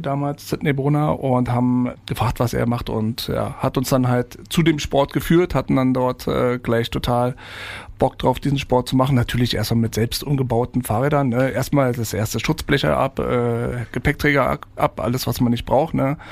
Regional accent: Potsdam, Brandenburg, Germany; Ich komme aus Potsdam

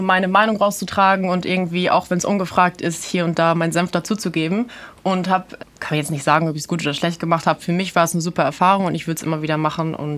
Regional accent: Diepholz, Lower Saxony, Germany; ich war jetzt am Wochenende zu Hause bei uns in Diepholz, da gibt es nämlich jedes Jahr den Stoppelmarkt

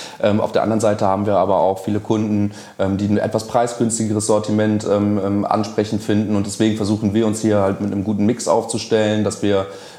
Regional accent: Königswinter, North Rhine-Westphalia, Germany; Also persönlich komme ich aus Königswinter, aus dem Ortsteil Oberpleis.

